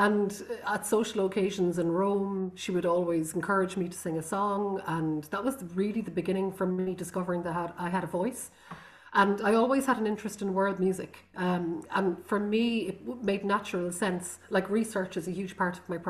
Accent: Connacht, Ireland; first language Irish; English is a second language; I come from Connemara in the Gaeltacht in the west coast of Ireland, outside Galway. And it's a Gaelic Gaeilge-speaking region, and I grew up speaking Irish. My mother is from Carrow, my father is from Wicklow.

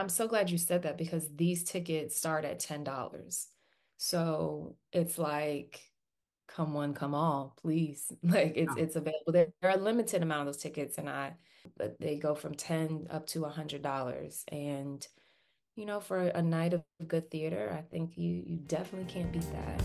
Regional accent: New York City, New York, United States; also born or lived in Virginia; I started off as a kid here in New York City. So I was born in Virginia. We moved here when I was three, and I started school here and lived here until fifth grade.

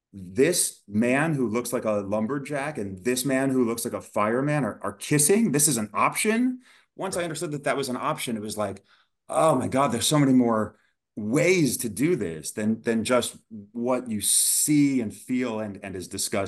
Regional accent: New Jersey, United States; So I grew up in New Jersey, just over the river from New York City.

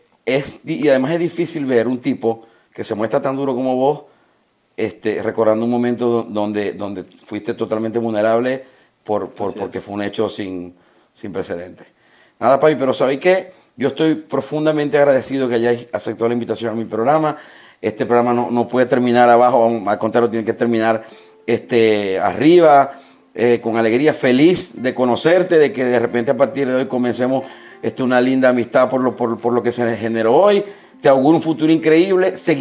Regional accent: Maracaibo, Zulia, Venezuela; De Maracaibo, Zulia, Venezuela, yo soy

